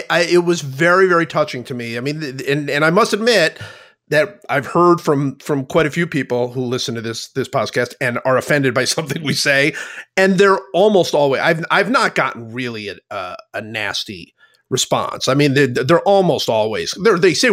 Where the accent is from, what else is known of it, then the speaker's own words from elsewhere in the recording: Cleveland, Ohio, United States; And I said, well, I grew up in Cleveland.